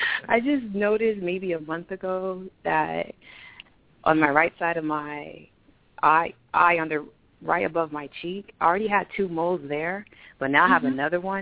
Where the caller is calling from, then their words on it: Georgia, United States; I'm calling from Georgia.